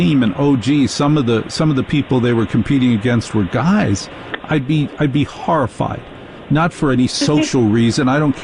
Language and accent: English; Maplewood, New Jersey, United States; I grew up in Maplewood, New Jersey.